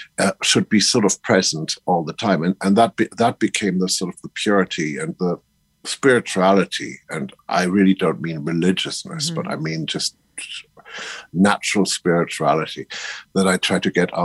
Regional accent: Germany; growing up in Germany, that is not helpful, if you see what I mean.

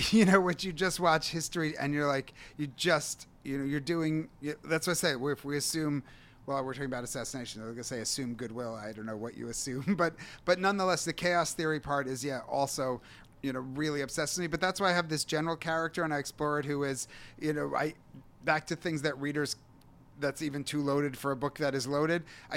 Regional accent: United States; moved away as an adult; now in Israel; he was Australian, you know, I'm American, but this idea that like, you know, maybe he got more Zionist Israel and I got more biblical Israel, but we'd both moved there.

